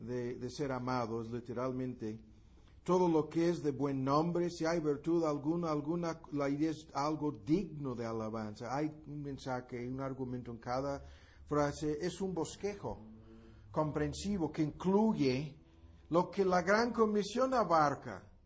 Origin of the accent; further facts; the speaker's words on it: United States; Spanish is a second language; tantas personas que conozco en este país y en mi país, en Gringolandia